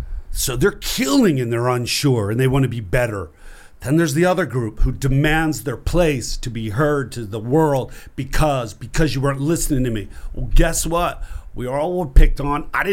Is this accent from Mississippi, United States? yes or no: no; New Jersey, United States; I grew up in New Jersey. I never even thought twice.